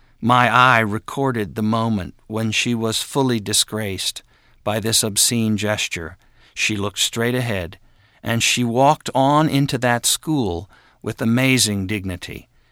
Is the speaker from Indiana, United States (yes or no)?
no; Kansas, United States; Growing up in Kansas and radically Protestant, I remember how easy it was for me as a child to make fun of Catholics.